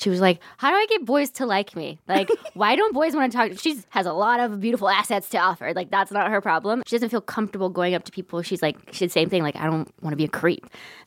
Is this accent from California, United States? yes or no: no; Texas, United States; Like, I'm from Texas. It's cold in there.